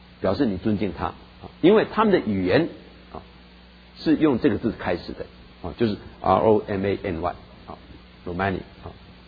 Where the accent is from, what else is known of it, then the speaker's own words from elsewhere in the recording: China; 我们中国人呢就讲的简单了